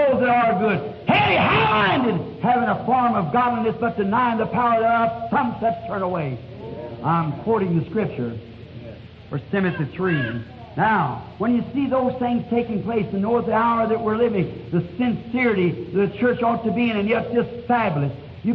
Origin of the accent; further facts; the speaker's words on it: United States; I want to know about my nation I'm interested in. I'm American. I'm interested in my nation.